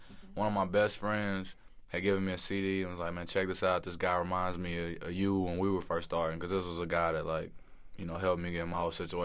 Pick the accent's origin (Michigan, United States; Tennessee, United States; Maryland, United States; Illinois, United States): Tennessee, United States; Nashville; Like, man, I'm thinking about signing this kid from down here from Memphis. And I'm from Nashville.